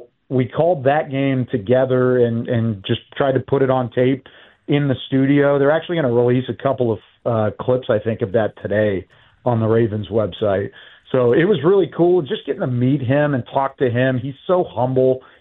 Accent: Texas, United States; now in Maryland, United States; just own up to the fact that I'm a transplant from Texas to Maryland.

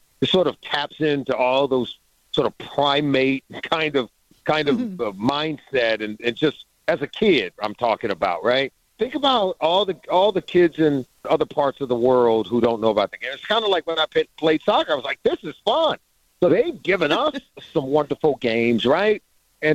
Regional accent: California, United States; I grew up in California. I had an aunt that lived up near San Francisco in Redwood City.

